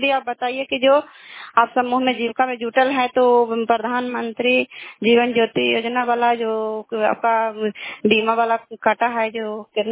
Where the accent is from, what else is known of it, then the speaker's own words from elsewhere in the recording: Kalyanpur, Bihar, India; घर कल्याणपुर वाली बेलछी पंचायत प्रखंड चंडी जिला ललंदा का निवासी हूँ।